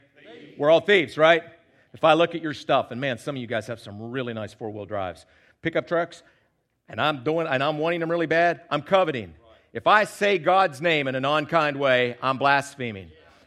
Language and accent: English; Huntsville, Alabama, United States; Now, you realize I'm from Huntsville, Alabama, which is due west of here.